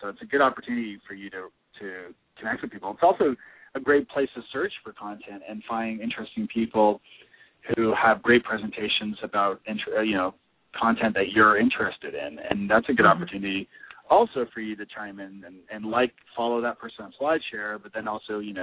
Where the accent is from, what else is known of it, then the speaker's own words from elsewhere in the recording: Canada; I'm Canadian, so I get to have one of those.